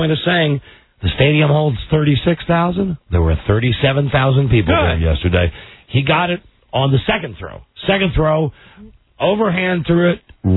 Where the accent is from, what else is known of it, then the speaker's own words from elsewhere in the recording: Washington, District of Columbia, United States; Yeah, I'm from Washington, D.C. We don't support our teams.